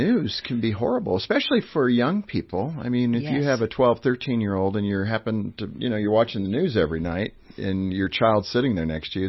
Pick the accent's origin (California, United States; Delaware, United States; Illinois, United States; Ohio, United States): California, United States; grew up in California, so I, you know, it's kind of a thrill as a kid when you got the rumble.